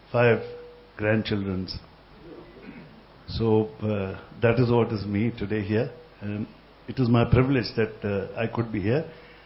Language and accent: English; Mumbai, Maharashtra, India; now in Gurgaon, India; I am basically from Bombay, but I have been settled in Delhi, in fact, Gurgaon, which is a place near Delhi. And I am a grandfather of 5 grandchildren.